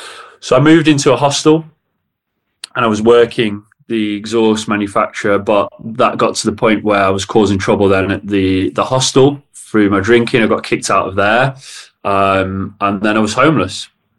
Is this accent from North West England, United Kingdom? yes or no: yes; Macclesfield, North West England, United Kingdom; also born or lived in Colchester; So I grew up in Macclesfield. I was actually born in Colchester. My dad was in the Paras, but I only lived there till I was maybe 2 or 3 years old. I moved to Macclesfield.